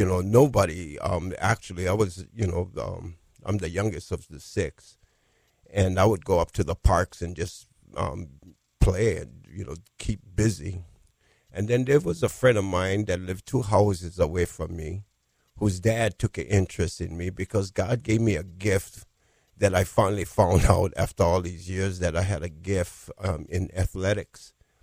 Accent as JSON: {"language": "English", "town": "Papakolea", "region": "Hawaii", "country": "United States", "tie": "born or raised there", "said": "I grew up in Papakolea, a Hawaiian homestead on the mountains."}